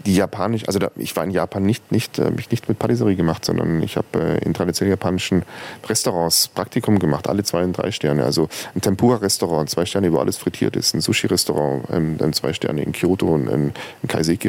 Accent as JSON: {"language": "German", "town": "Singen", "region": "Baden-Württemberg", "country": "Germany", "tie": "born or raised there", "also_born_or_lived": "Wangen im Allgäu", "said": "ich bin in Wangen im Allgäu geboren. Aufgewachsen bin ich im Hegau in Süddeutschland zur Schule gegangen, in Singen am Hohentwiel."}